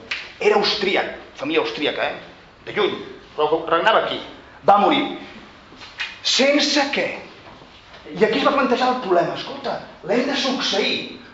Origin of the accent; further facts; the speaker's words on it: Catalonia, Spain; Jo sóc català, però ara sóc un historiador.